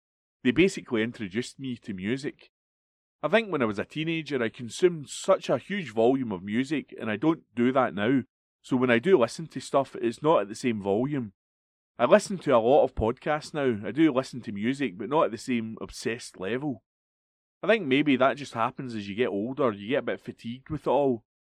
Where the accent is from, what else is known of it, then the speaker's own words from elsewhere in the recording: Glasgow, Scotland, United Kingdom; Even within Scotland, I grew up in Glasgow, so I was always a bit of a city kid